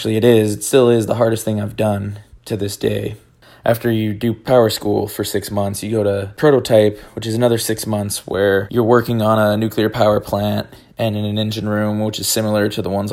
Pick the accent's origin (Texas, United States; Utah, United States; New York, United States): Utah, United States; So I grew up in Utah. I was raised in a Mormon family, and there was a lot of rules in my house, pretty strict household